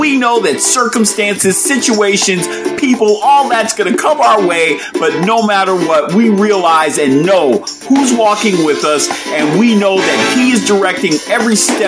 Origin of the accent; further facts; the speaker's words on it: New York, United States; born there; I was born in June, so when I was born into hot weather, especially in upstate New York. It was humid, too.